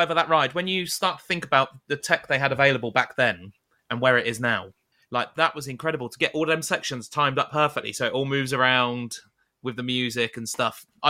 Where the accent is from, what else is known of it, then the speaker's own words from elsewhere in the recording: United Kingdom; I don't know whether it's to do with being British, not being used to the heat